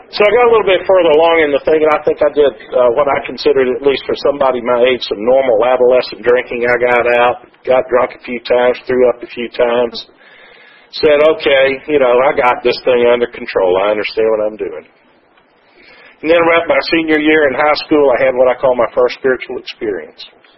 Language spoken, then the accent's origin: English; Atlanta, Georgia, United States; Now, I talk funny. I'm from Atlanta. And if y'all aren't from Atlanta, I may sound a little bit funny.